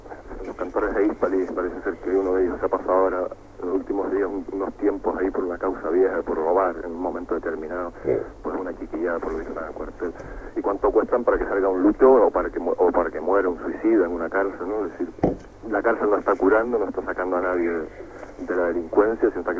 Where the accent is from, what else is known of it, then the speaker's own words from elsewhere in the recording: Las Palmas, Canary Islands, Spain; Soy de Las Palmas